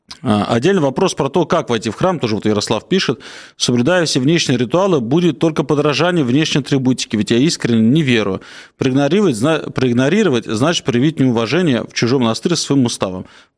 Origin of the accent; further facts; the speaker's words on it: Moscow, Russia; Конечно, я коренной москвич. Я коренной москвич, уезжайте все отсюда, наконец-то.